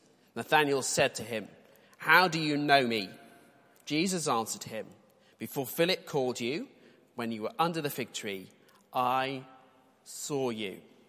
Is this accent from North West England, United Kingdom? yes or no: yes; Manchester, North West England, United Kingdom; born there; Well, I can say that because I was born in Manchester